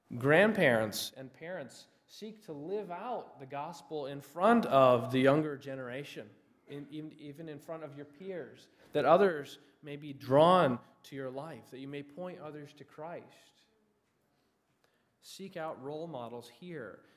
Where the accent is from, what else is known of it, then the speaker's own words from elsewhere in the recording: Michigan, United States; We grew up in Michigan. My grandparents were in Florida